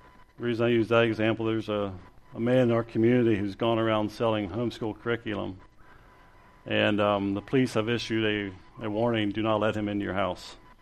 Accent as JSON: {"language": "English", "region": "Oregon", "country": "United States", "tie": "born or raised there", "said": "When I was growing up in Oregon, there was an NBA player by the name of Gus Williams."}